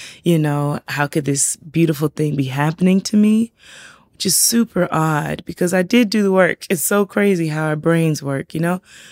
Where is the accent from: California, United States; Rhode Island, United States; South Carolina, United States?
South Carolina, United States; also born or lived in Georgia; I mean, I live there now and I was born in Georgia and I grew up in South Carolina, so I get it.